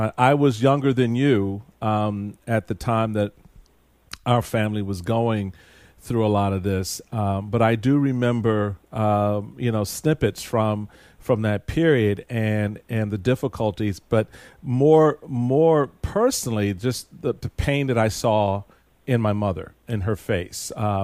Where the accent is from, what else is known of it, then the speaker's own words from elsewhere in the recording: Washington, District of Columbia, United States; I, too, native Washingtonian.